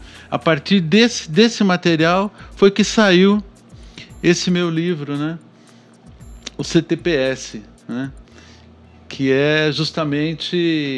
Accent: Santo André, São Paulo, Brazil; born there; Tenho 62 anos … eu sou nascido em Santo André, fui operário e sou operário minha vida toda, né?

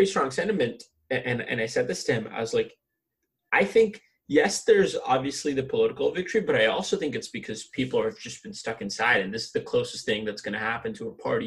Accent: India; I grew up in Southeast Asia in India. And also, went to Northwestern, from where I recently graduated

